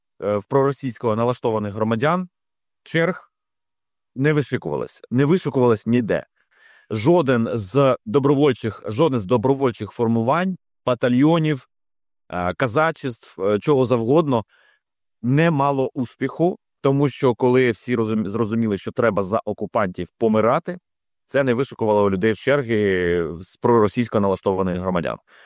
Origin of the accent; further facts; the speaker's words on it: Berdiansk, Zaporizhzhia Oblast, Ukraine; Свого часу в моє рідне місто Бердянськ заїжджала ціла там орда